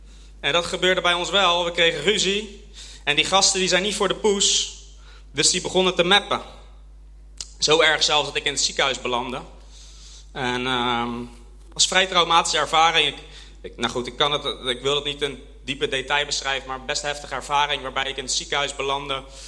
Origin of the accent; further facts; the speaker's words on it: Tienhoven aan de Lek, Utrecht, Netherlands; Ik kom dus uit Tienhoven aan de Lek. Wie weet waar dat ligt? Ja, 3 mensen. Dat is hartstikke goed. 700 inwoners. Het ligt tussen Utrecht en Rotterdam in. Aan de Lek. Prachtig mooi plekje.